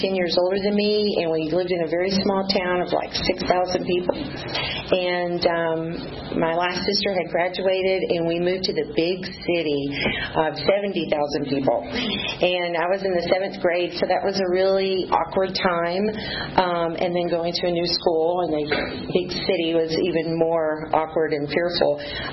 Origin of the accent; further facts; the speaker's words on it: Texas, United States; I was born in Texas. I am a proud Texan.